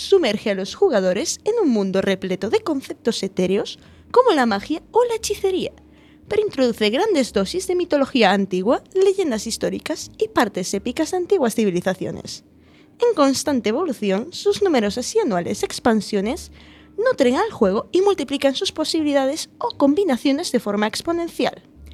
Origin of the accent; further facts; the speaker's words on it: A Coruña, Galicia, Spain; Me daría igual. O sea, seguiría siendo la misma, solo que turca. Pero es que no soy turca, soy coruñesa, ¿sabes?